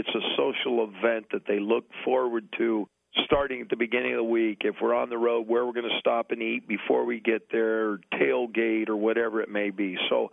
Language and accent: English; Iowa, United States; I'm actually a farm boy from Western Iowa. West Harrison was the name of my high school, and I lived halfway between Mont Damon and Pisgah.